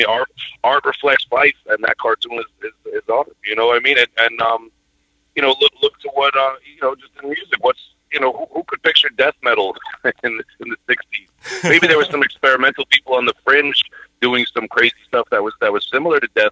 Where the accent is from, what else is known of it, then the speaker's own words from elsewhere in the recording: Long Island, New York, United States; Just I'm from Long Island, New York. Hip-hop is, huge out here, obviously.